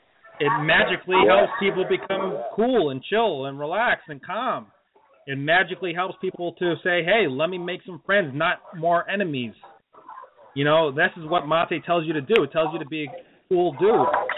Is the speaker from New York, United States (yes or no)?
yes; New York, United States; And I'm from New York. I got to stress that. I'm from New York